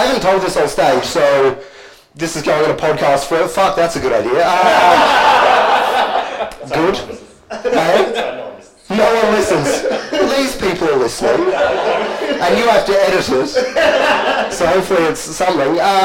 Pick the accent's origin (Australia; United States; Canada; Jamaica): Australia; Adelaide, South Australia; I was in Adelaide, right? And I was in a cafe. You know, Adelaide, where I feel like a rock star. It's awesome. It's my hometown.